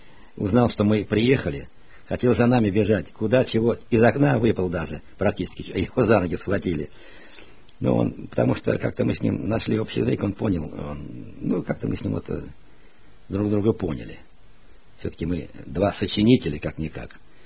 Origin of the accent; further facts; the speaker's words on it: Moscow, Russia; те же мы приехали, москвичи.